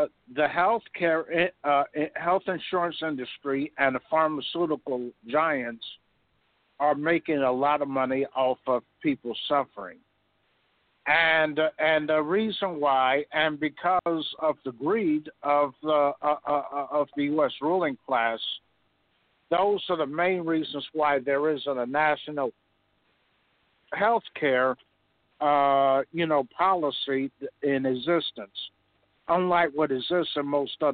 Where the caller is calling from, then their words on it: New Jersey, United States; I'm calling from New Jersey.